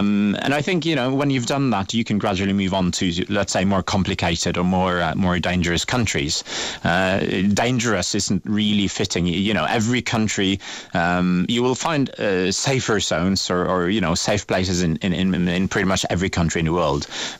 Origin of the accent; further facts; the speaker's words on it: Norway; English is a second language; I'm from the West Coast of Norway